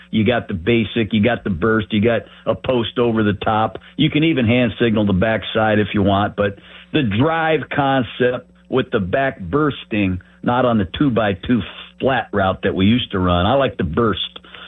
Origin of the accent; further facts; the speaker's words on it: South Bend, Indiana, United States; You know, my dad coached at Notre Dame. I grew up in South Bend, Indiana.